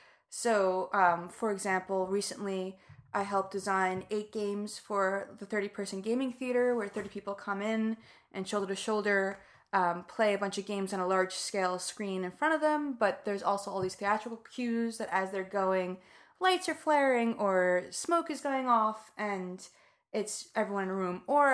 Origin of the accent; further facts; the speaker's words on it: Amityville, New York, United States; I'm from Long Island, from Amityville, from way down the block of the Amityville Horror House and across the bay from Fire Island.